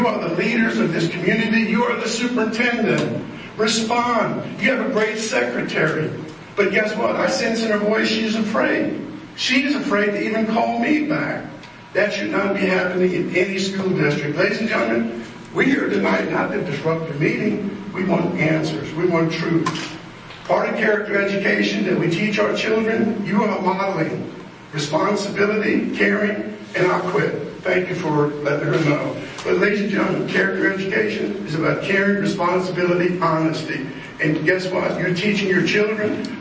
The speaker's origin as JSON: {"language": "English", "town": "Sorrento", "region": "Florida", "country": "United States", "said": "I'm from Lake County, Florida, a town called Sorrento, Florida."}